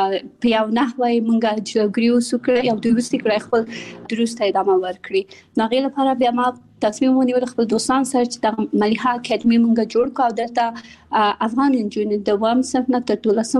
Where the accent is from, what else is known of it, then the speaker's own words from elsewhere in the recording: Kabul, Afghanistan; born there; also born or lived in Pakistan; زه په کابل کې زیږیدلې یم او خپل ابتدایي تعلیمات مې په پاکستان کې کړی او بیا ثانوي او بیرته پوهنتون مې په کابل کې ویلره.